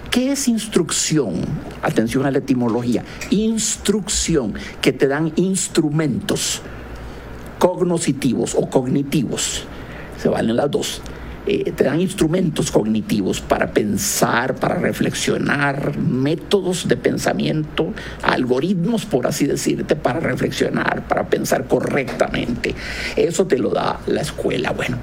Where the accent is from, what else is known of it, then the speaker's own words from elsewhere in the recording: Hatillo, San José, Costa Rica; born there; No soy porfirogénito, yo nací en Hatillo 1. El 15 de septiembre de 1962